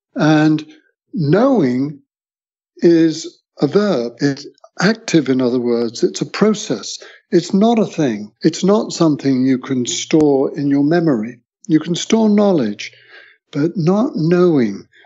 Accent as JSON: {"language": "English", "town": "Bath", "region": "South West England", "country": "United Kingdom", "tie": "born or raised there", "moved": "as an adult", "lives_now": "San Francisco, United States", "said": "in my hometown of Bath in England"}